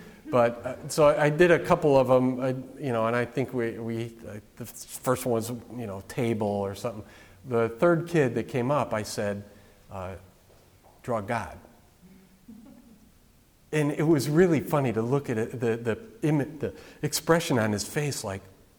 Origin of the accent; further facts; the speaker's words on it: Chicago, Illinois, United States; When I grew up in Chicago, I remember people driving around with a little statue on there.